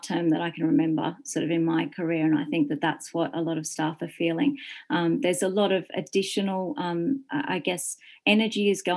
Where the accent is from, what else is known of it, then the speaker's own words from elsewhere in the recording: Byron Bay, New South Wales, Australia; I'm from Byron Bay, which is the northern part of New South Wales.